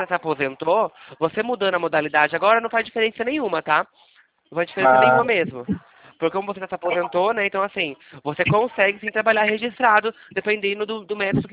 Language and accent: Portuguese; Campinas, São Paulo, Brazil; Eu sou daqui de Campinas, né?